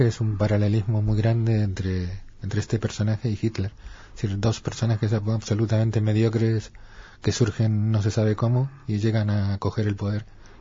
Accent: Argentina; now in Spain; yo por ejemplo soy argentino y de origen argentino, pero ya he pasado más de la mitad de mi vida en España. Llevo 30 años aquí y tengo ciudadanía española.

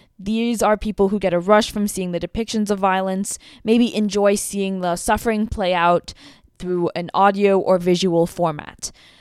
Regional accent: Los Angeles, California, United States; I grew up in Los Angeles.

